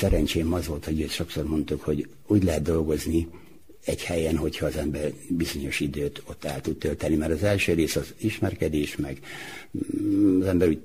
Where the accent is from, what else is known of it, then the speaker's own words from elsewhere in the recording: Nyúl, Győr-Moson-Sopron, Hungary; born there; A végső gyökere az, hogy én ott születtem Győr mellett Nyulon. És aztán innentől kezdve már a gimnáziumban úgy indult el, hogy ott mindenki kérdezgette, hogy te honnét, hogy Nyúlról, jó, akkor